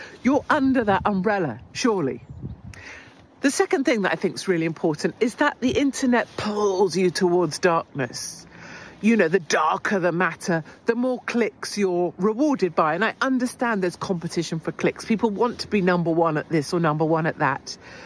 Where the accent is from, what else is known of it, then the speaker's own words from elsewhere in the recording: United Kingdom; I am a foreigner, I'm an outsider, I'm a British person.